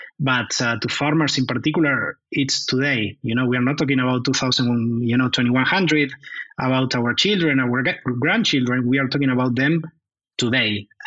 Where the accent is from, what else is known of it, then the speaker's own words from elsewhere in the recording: Argentina; English is a second language; moved away; also born or lived in Germany; I'm originally from Argentina. I have a very thick accent